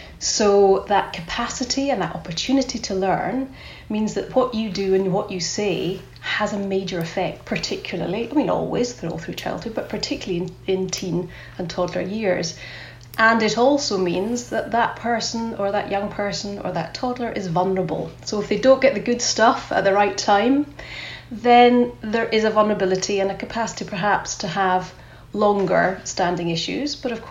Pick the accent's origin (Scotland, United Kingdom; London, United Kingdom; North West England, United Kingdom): Scotland, United Kingdom; accent: Scottish; You can tell … from my Scottish accent, so there's an identifiable factor.